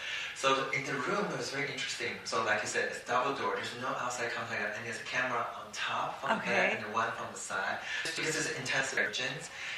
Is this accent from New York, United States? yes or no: yes; New York, United States; I'm being a New Yorker, you just send it back.